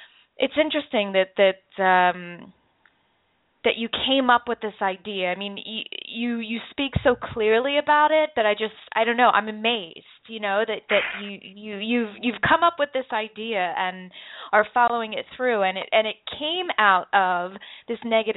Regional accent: East Coast, United States; now in London, United Kingdom; I grew up on the East Coast, so I know all about snow.

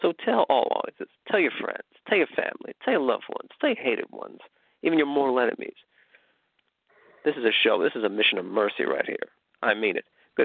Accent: McKinleyville, California, United States; I mean, I'm used to snow myself. You know, I'm from McKinleyville.

